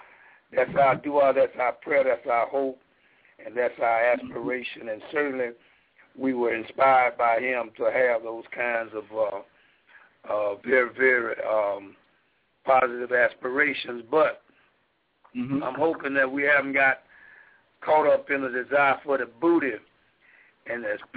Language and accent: English; Selma, Alabama, United States; From Selma, yes, sir.